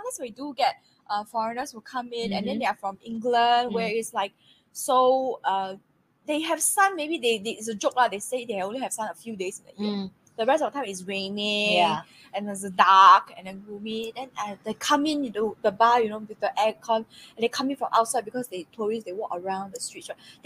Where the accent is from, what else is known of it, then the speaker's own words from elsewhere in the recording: Singapore; Because I'm a Singaporean. I'm so used to it.